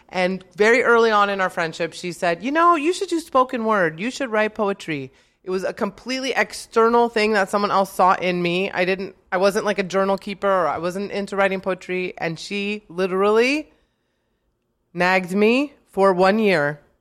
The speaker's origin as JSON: {"language": "English", "town": "San Luis Obispo", "region": "California", "country": "United States", "tie": "born or raised there", "said": "I was born in San Luis Obispo, California, a very small town halfway between LA and San Francisco and very not Jewish."}